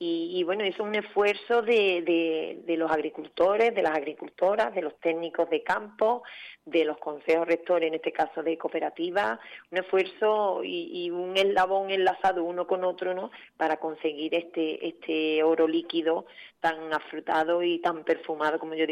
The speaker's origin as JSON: {"language": "Spanish", "town": "Seville", "region": "Andalusia", "country": "Spain", "tie": "born or raised there", "said": "Yo vengo del mundo urbano porque soy sevillana, me he criado en un barrio de Sevilla"}